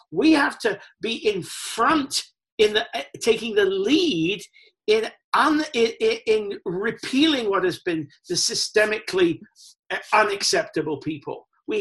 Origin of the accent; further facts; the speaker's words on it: England, United Kingdom; I'm learning history that I never knew before, partly because I came from England